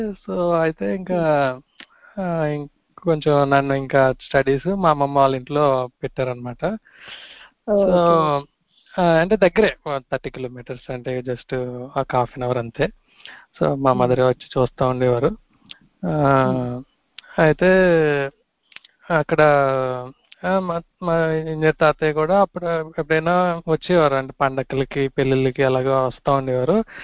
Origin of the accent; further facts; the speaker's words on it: Andhra Pradesh, India; అసలు మాది ఈస్ట్ గోదావరి అండి